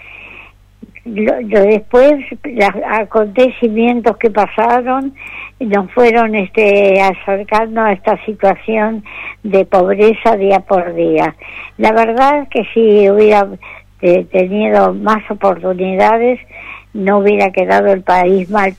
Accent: Argentina; como somos los argentinos, país de resistencia y esperanza.

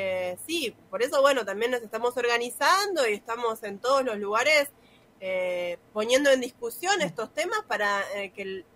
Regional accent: Tigre, Buenos Aires Province, Argentina; Yo soy del Tigre, de Buenos Aires.

